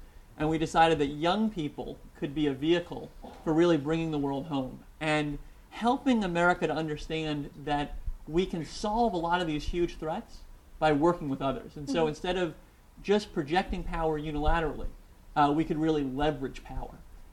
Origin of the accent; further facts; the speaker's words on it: United States; accent: American; I literally would be stopped in the streets of London by people who would hear my American accent